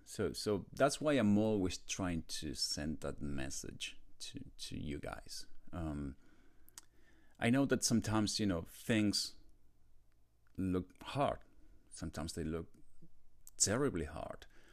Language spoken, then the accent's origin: English; Argentina; English is a second language; now in United States; growing up and as a kid and as a teen, and then migrating from, you know, my home country Argentina to the US was very difficult, and learning a new culture, learning a new language